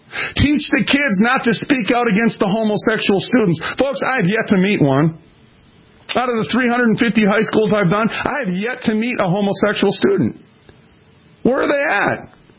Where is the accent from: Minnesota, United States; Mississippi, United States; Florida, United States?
Minnesota, United States; I'm from Minnesota.